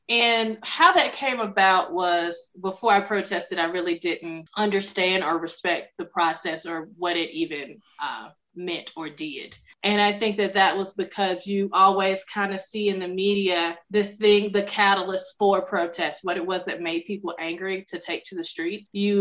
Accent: the South, United States; accent: Southern twang; because I'm from the South. And I have worked since I'm now in public speaking. I think you can still hear it from time to time.

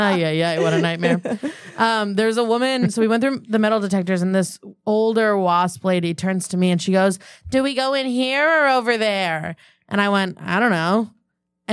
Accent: New York, United States; but I grew up like near Saratoga.

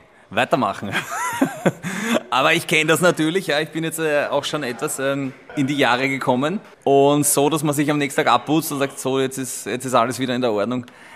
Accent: Vienna, Austria; Aber ich komme aus Simmering, ja.

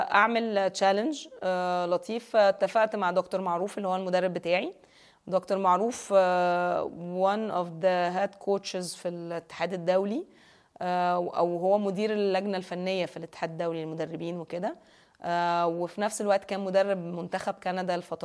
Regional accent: Egypt; السباحين عندنا في مصر ما يقدروش ينافسوا عالميا قوي

